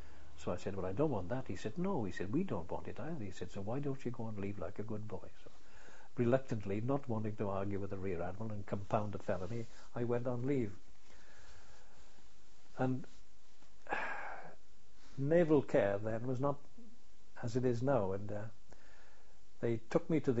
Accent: Ebbw Vale, Wales, United Kingdom; the train didn't go any further than Ebbw Vale, which is my hometown.

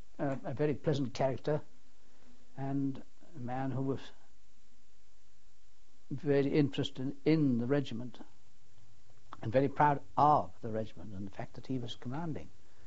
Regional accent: Newcastle, North East England, United Kingdom; born there; I was born in Newcastle in 1911.

